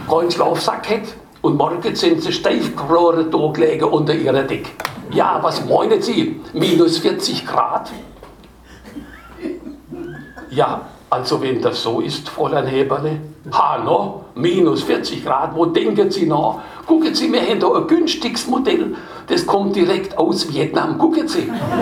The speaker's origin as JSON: {"language": "German", "region": "Baden-Württemberg", "country": "Germany", "said": "Dann habe ich erst gemerkt, dass ich hier sozusagen ein Fremdling bin, ein Badener. Denn in Heidelberg hat niemand zu mir gesagt, du bist schon Badener. 30 Jahre lang habe ich das nicht gehört, du bist schon Badener."}